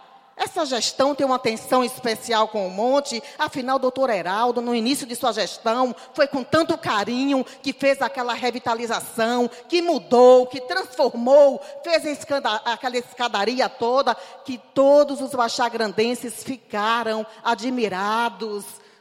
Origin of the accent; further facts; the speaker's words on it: Northeast Region, Brazil; eu sou uma nordestina cabra macho, uma nordestina de coragem, de garra